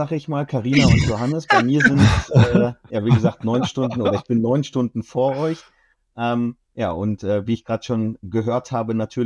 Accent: Germany; gibt's bei uns in Deutschland auch.

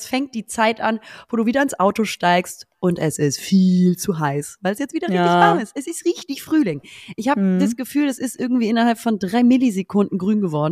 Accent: Hamburg, Germany; ich bin Hamburger Original sicherlich.

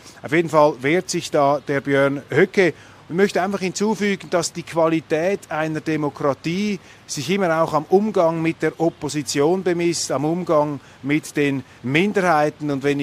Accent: Switzerland; als Schweizer haben wir uns für die Neutralität einzusetzen

